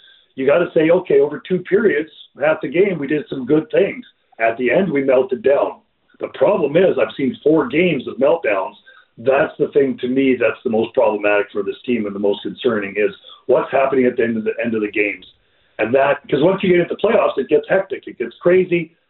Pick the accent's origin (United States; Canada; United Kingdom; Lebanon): Canada; Edmonton, Alberta; I'm from Edmonton, so I was there in the city when it went down